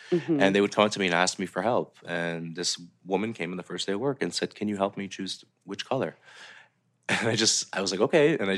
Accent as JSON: {"language": "English", "country": "Montenegro", "said": "You know, we're Albanian from Montenegro."}